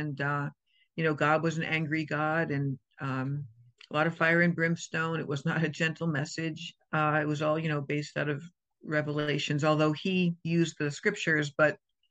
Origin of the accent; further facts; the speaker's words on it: Connecticut, United States; also born or lived in Boston; now in New York, United States; No, I was born and raised in Boston, but when my mother joined the cult, we did move to Connecticut. I was born in Boston. I was raised more in Connecticut, and then I moved to New York in 1996.